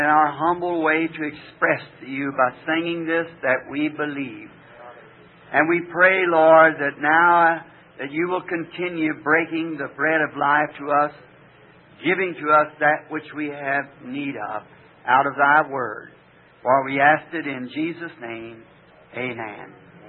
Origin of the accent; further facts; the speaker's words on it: Ireland; Of course, being Irish, my people are Catholic.